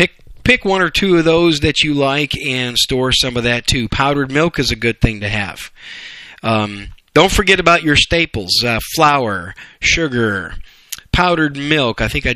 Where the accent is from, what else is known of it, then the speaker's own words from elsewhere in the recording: Wisconsin, United States; I'm from Wisconsin. Okay? I'm a Yankee cheesehead from Wisconsin. We used to have hot chocolate almost every single day on cold winter days.